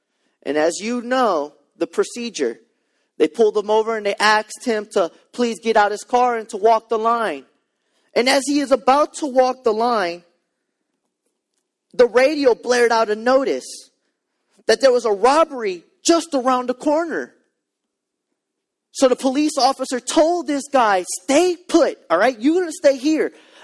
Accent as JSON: {"language": "English", "town": "La Paz", "region": "Louisiana", "country": "United States", "tie": "born or raised there", "lives_now": "Harahan, United States", "said": "I remember when I was young, I grew up in La Paz."}